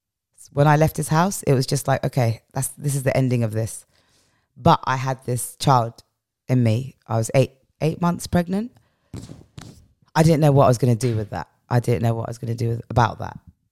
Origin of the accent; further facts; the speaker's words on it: England, United Kingdom; moved away as an adult; now in Dhaka, Bangladesh; You know, I'm from England. I've come to Dhaka.